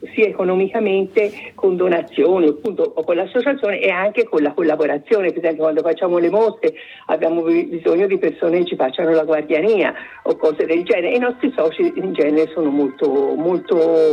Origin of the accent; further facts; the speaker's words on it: Prato, Tuscany, Italy; che sono i monumenti più importanti della nostra città, noi siamo di Prato